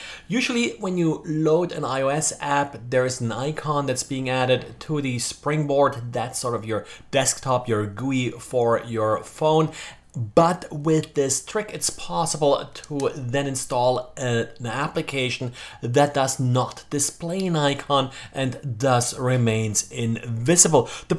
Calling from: Jacksonville, Florida, United States; today I'm recording from Jacksonville, Florida.

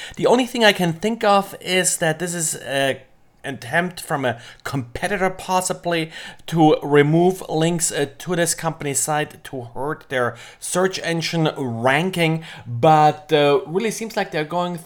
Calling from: Jacksonville, Florida, United States; I'm today recording from Jacksonville, Florida.

